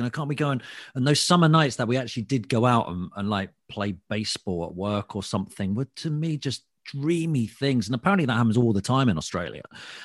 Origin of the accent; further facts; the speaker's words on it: East of England, United Kingdom; I'm just out from Hertfordshire, and I had a lovely upbringing and stuff.